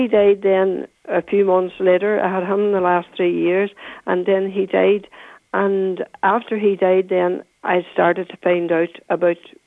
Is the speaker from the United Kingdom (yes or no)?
yes; Coleraine, Northern Ireland, United Kingdom; born there; I was born in hospital in Coleraine.